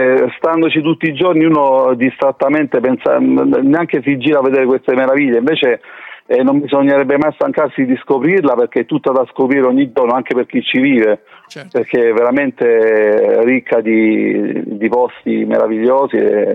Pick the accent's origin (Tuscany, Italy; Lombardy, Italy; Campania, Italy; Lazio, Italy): Lazio, Italy; Marino; born there; ho origini meridionali, mia madre era siciliana, mio padre calabrese, però io sono nato insomma qui vicino Roma, a Marino